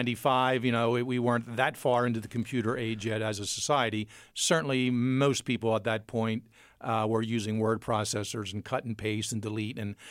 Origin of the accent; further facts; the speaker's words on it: Philadelphia, Pennsylvania, United States; And I said, actually, no, I'm from Philly. But then it hit me, darn, I think we do say water in Philly